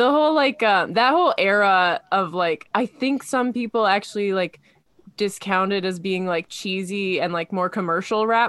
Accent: Kamloops, British Columbia, Canada; and like I grew up in Kamloops.

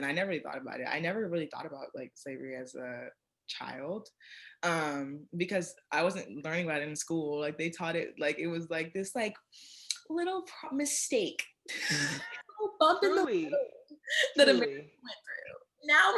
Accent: Alabama, United States; I'm from Alabama. I have one family member whose family was like from Kentucky, but like everyone else is Alabama

